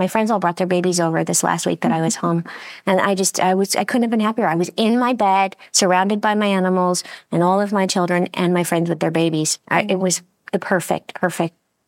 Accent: Los Angeles, California, United States; maybe doing another little tour of a few more cities that we missed, like maybe my hometown, L.A.

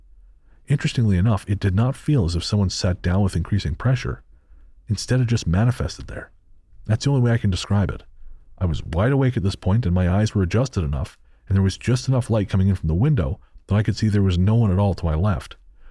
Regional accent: Tennessee, United States; But I grew up in Northeast Tennessee.

